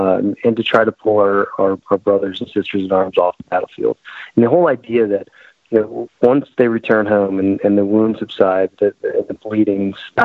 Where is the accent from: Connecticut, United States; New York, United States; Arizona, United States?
Connecticut, United States; Greenwich; You know, I grew up in Greenwich, Connecticut.